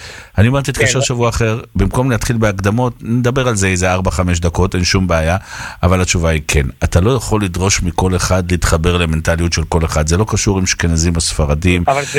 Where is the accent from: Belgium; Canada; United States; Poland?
Poland; אני פולני, בן פולני, בן פולני, בן פולני, אגב, עם אזרחות פולנית גם כן, אוקיי?